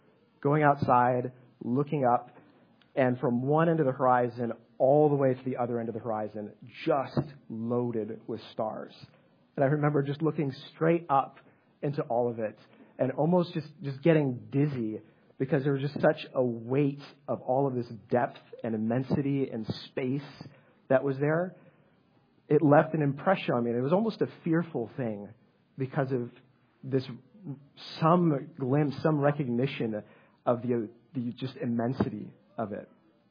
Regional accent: Chicago, Illinois, United States; Growing up, I grew up in Chicago.

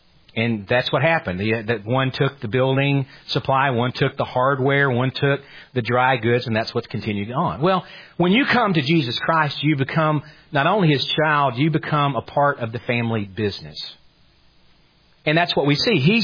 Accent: Duluth, Georgia, United States; I grew up here. My wife and I grew up in Duluth.

